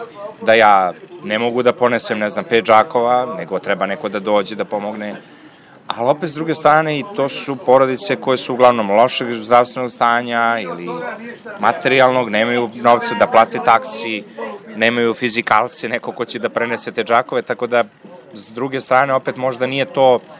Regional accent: Serbia; mi smo Srbi, volimo da komentarišemo sve

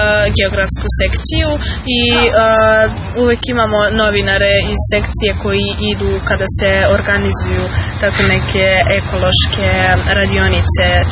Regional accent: Čačak, Moravica District, Serbia; dolazim iz Čačka, iz ekonomske škole, smer finansijski administrator.

